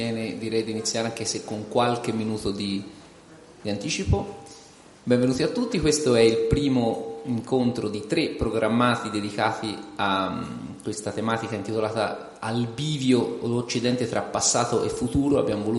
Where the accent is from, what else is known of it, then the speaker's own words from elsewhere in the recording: Tuscany, Italy; vengo dalla Toscana